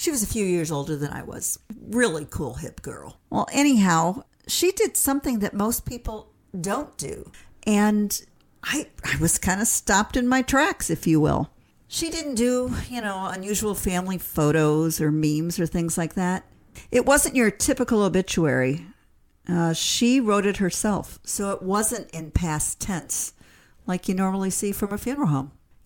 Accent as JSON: {"language": "English", "town": "Battle Creek", "region": "Michigan", "country": "United States", "tie": "born there", "moved": "as an adult", "said": "I was born in Battle Creek, Michigan on July 16, 1958, and survived by my parents … of Battle Creek."}